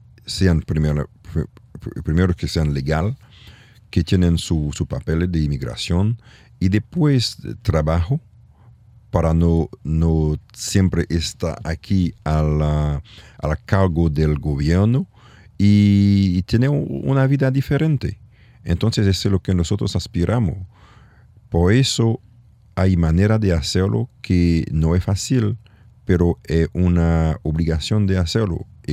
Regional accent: Haiti; Spanish is a second language; also born or lived in Africa / Europe / Canada; now in Miami, United States; Yo salí de Haití de exilio, fui en África con mis padres y después en Europa y después en Canadá y después llego aquí en Miami.

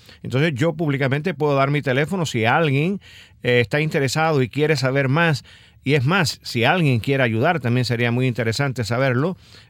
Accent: Punta Alegre, Ciego de Ávila, Cuba; now in United States; yo soy del municipio de Morón, soy de Punta Alegre, pero estudié todo mi bachillerato en Morón. O sea, yo terminé mi bachillerato en Morón en el año 56

